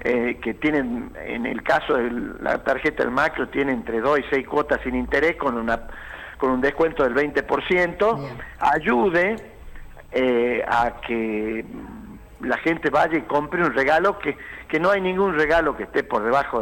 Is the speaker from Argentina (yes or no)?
yes; Argentina; como argentinos